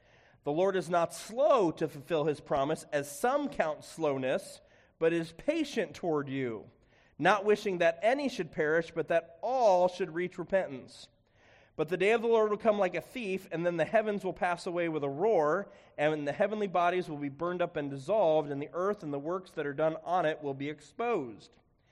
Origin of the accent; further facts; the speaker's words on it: Chicago, Illinois, United States; I'm from the Chicago area originally, so Chicago is my home, and I'm familiar with Chicago, and I would categorize myself as being a little bit more of a city boy